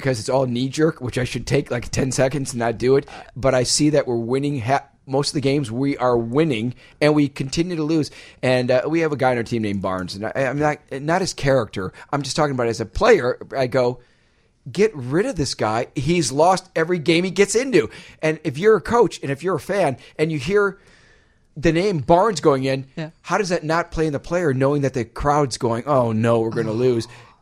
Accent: Wisconsin, United States; I'm from Wisconsin, and I did the 50-50.

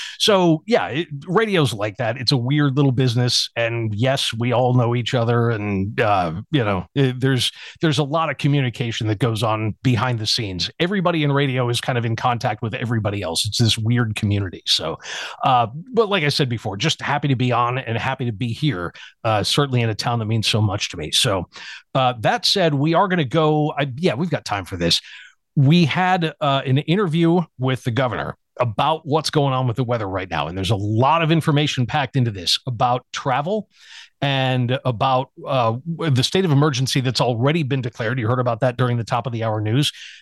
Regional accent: Buffalo, New York, United States; also born or lived in Kenmore; now in Florida, United States; But yeah, born and raised in Buffalo and just hardcore Bills fan, of course, hardcore Sabres fan, of course.

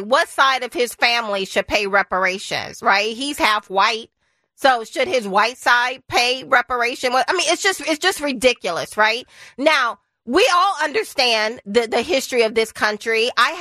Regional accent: Deep South, United States; But you know what? Growing up in the Deep South, there are some white people I want to stay away from.

